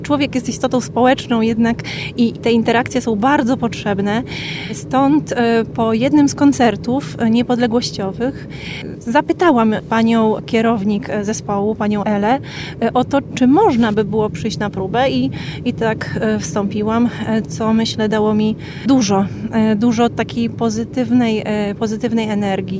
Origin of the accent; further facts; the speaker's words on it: Subcarpathian Voivodeship, Poland; born there; also born or lived in Lublin; now in Motycz, Poland; szukałam miejsca tutaj na Lubelszczyźnie, które da mi namiastkę mego Podkarpacia, czyli terenu, w którym się urodziłam, a gdzie rzeczywiście otaczałam się przyrodą. Padło na Motycz.